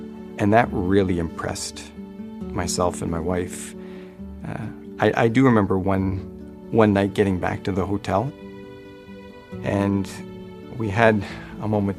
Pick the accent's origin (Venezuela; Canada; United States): Canada; Growing up in Canada, I had a view of what hospitality was.